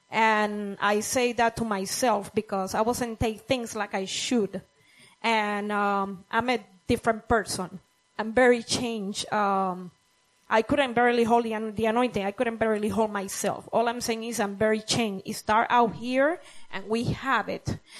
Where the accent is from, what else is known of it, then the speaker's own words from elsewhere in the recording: Puerto Rico; I'm from Puerto Rico.